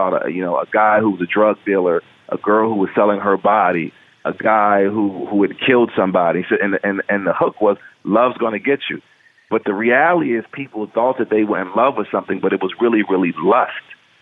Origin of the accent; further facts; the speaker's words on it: Chicago, Illinois, United States; you're a New Yorker, I'm from Chicago.